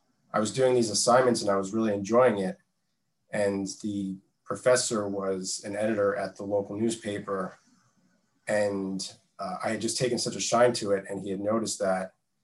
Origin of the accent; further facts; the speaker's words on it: New Jersey, United States; Well, I'm from New Jersey, but I took a pretty unconventional path toward getting here.